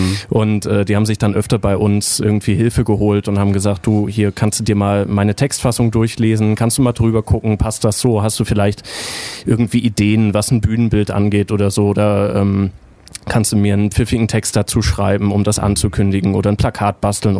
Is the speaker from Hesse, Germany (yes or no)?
no; Neu-Ulm, Bavaria, Germany; ich bin wirklich in Neu-Ulm aufgewachsen, habe da am Lessing-Gymnasium Abi gemacht